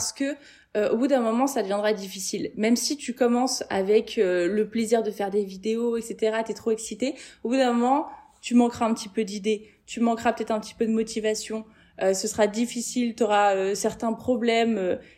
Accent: Troyes, Grand Est, France; born there; Alors, je suis née à Troyes et je suis allée faire mes études à Paris à 18 ans.

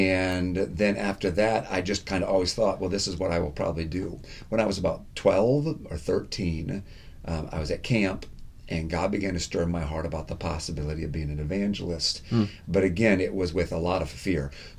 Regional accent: Michigan, United States; born there; So I was born in Michigan, actually northern Michigan, about as far north as you can go without crossing into the Upper Peninsula, they call it.

